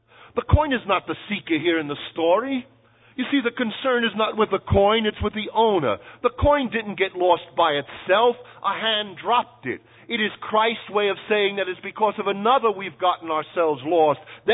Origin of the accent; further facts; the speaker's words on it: Brighton, New York, United States; I grew up in Brighton, right near Brighton Beach.